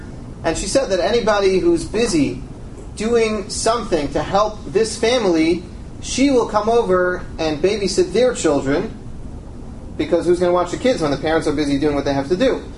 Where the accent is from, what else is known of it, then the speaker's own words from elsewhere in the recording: United States; I'm not Israeli, I'm an American, but I don't know.